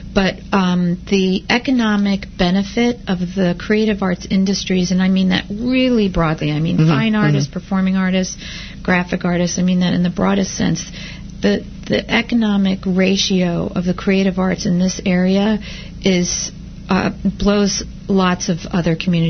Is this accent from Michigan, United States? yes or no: no; New York, United States; I mean, I grew up in New York. I thought that.